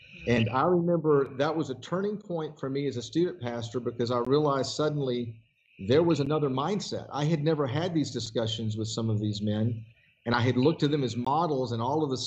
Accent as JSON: {"language": "English", "town": "Memphis", "region": "Tennessee", "country": "United States", "tie": "born or raised there", "said": "I was born in 1960, so I was born right in the middle of the civil rights movement, and I grew up in Memphis, Tennessee."}